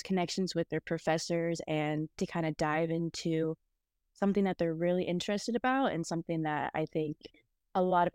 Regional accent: Noblesville, Indiana, United States; I'm from Noblesville, Indiana, so very close to Butler here in Indianapolis.

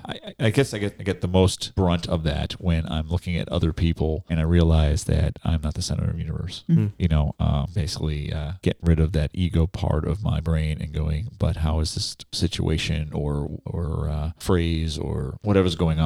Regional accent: New England, United States; I mean, I everybody knows I grew up in New England. I usually speak my mind.

